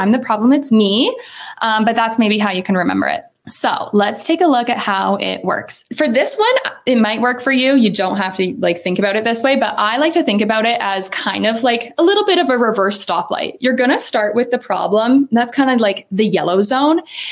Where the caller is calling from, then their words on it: Halifax, Nova Scotia, Canada; Normally, I am calling in from Halifax, but today I am in Brantford, Ontario.